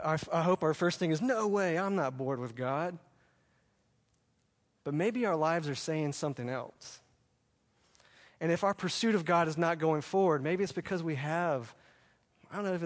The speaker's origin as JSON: {"language": "English", "region": "Alabama", "country": "United States", "tie": "born or raised there", "said": "I grew up on the Gulf Coast. I live right on the Mobile Bay down there in Alabama."}